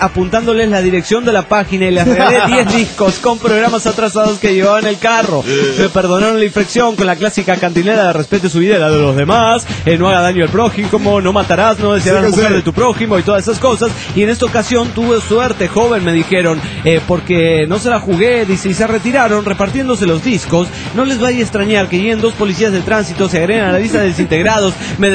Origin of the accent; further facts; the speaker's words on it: Paraguay; Yo soy ciudadano paraguayo, por ejemplo.